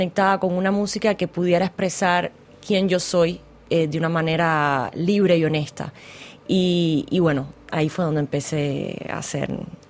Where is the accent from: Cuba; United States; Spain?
Cuba; En mi país, yo creo que casi todos los músicos beneficiamos de esa formación. Y eso hace también que la música cubana y que los músicos cubanos tienen el irradian eso